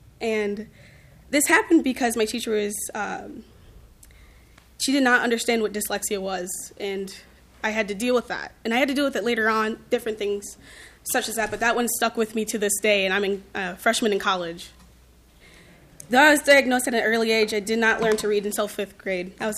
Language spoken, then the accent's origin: English; St. Paul, Minnesota, United States; I was born and raised here in St. Paul, and I was in the public schools here.